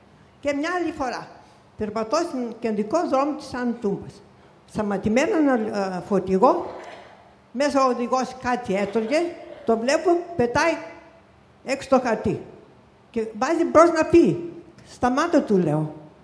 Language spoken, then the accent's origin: Greek; Greece; Είμαι Ελληνίδα και μου αρέσει η πόλη μου να είναι καθαρή.